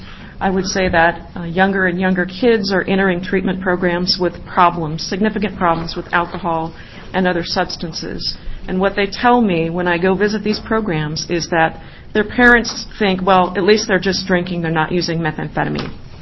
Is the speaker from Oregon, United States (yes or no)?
yes; Coquille, Oregon, United States; I grew up in Oregon. I grew up in Coos County, Coquille, Oregon.